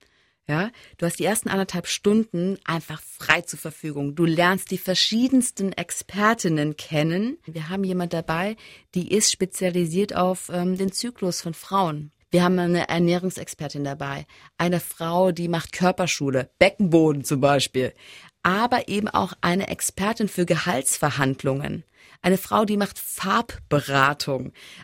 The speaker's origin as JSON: {"language": "German", "region": "Saarland", "country": "Germany", "said": "aber wir sind Saarländer"}